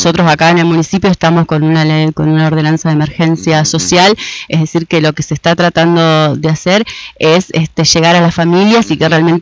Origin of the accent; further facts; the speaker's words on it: Feliciano, Entre Ríos, Argentina; mi familia hace muchos años, yo soy de Feliciano, y vinimos y nos instalamos acá